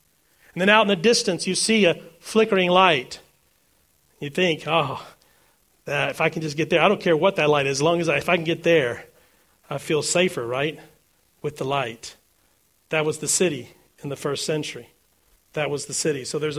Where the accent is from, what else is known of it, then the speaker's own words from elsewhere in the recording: Houston, Texas, United States; I grew up in Houston, concrete jungles of Houston.